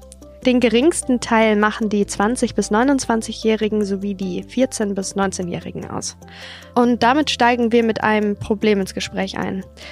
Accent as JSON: {"language": "German", "town": "Haselünne", "region": "Lower Saxony", "country": "Germany", "tie": "born there", "also_born_or_lived": "Dortmund", "said": "bin 26 Jahre alt und Regionalmanagerin beim Zweckverband Erholungsgebiet Hasetal. Ich bin hier in Haselünne geboren, war dann für meine Ausbildung in Dortmund und bin jetzt wieder zurückgekommen. Und ich möchte auch hier bleiben."}